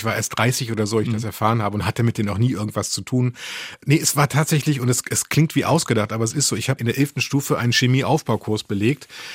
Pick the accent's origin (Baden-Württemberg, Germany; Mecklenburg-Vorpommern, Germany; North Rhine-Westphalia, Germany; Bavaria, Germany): North Rhine-Westphalia, Germany; Cologne; Was komisch ist als Kölner